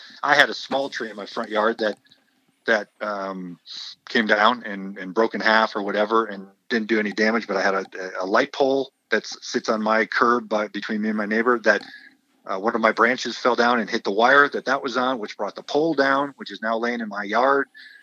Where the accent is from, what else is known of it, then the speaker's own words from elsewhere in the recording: Dallas, Texas, United States; But we had horrible weather yesterday back in my hometown in Dallas.